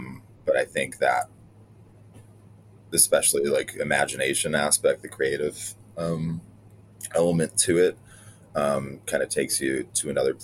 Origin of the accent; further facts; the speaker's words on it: Elmira, New York, United States; I think I had like in my head too, growing up in Elmira, one of my friends had a bottle of absinthe his dad might have made.